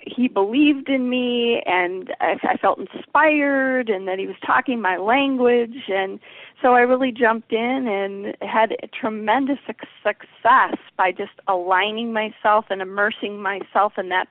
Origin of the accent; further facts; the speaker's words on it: Wisconsin, United States; born there; Well, I was born in Wisconsin. So in the great Midwest here, but love being up north and with the changing seasons, and just love the woods.